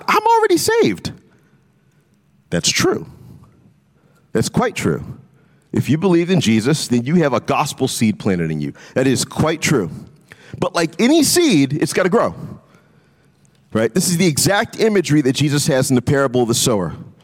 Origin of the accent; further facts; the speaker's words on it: New Orleans, Louisiana, United States; And as growing up in New Orleans, one of the cool features about the atmosphere in New Orleans, the kind of the topography